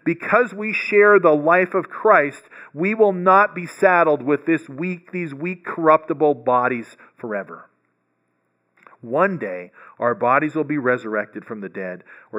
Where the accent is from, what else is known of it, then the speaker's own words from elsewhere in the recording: Canada; I think probably growing up in Canada froze my brain or something like that.